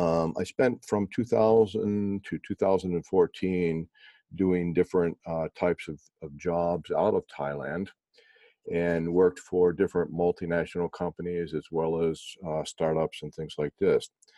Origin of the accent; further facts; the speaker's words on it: Boston, Massachusetts, United States; I grew up in the Boston area.